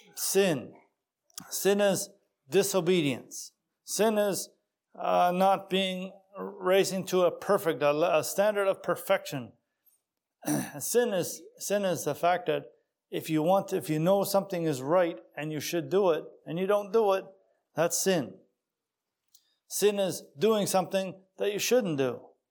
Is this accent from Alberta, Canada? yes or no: no; Tatamagouche, Nova Scotia, Canada; I was brought up in Tatamagush, Nova Scotia, so just a small little community.